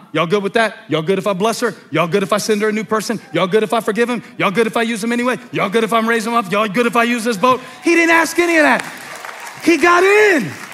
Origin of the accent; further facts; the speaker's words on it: Moncks Corner, South Carolina, United States; because I'm from Monk's Corner.